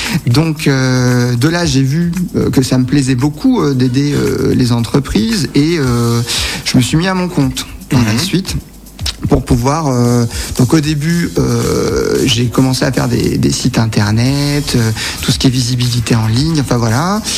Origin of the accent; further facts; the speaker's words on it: Sens, Bourgogne-Franche-Comté, France; also born or lived in Clermont-Ferrand; J'ai grandi sur Sens. Mmh. Et après, par contre, sur Sens, à l'époque, il n'y avait pas ce qu'il fallait.